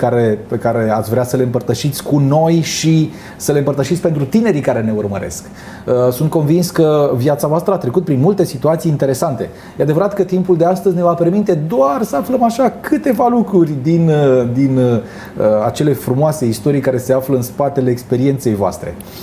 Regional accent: Teleorman, Romania; m-am născut în Telorman, am trăit acolo o bună parte de timp.

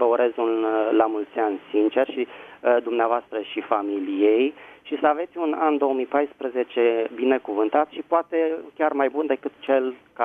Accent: Bucharest, Romania; sunt din București.

